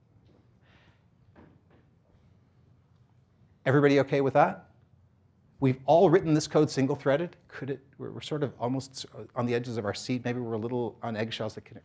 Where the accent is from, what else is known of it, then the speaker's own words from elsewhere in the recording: Canada; Actually, it's not. I am Canadian. I should not be making Canadian jokes.